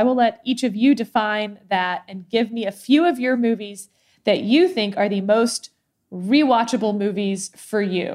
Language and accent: English; Texas, United States; I'm a third generation Texan, and I'm like, I'm a Texan